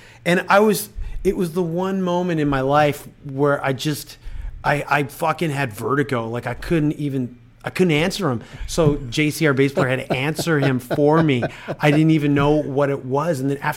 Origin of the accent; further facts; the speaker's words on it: Toronto, Ontario, Canada; I was like, yeah, we're from Toronto. Toronto, great place.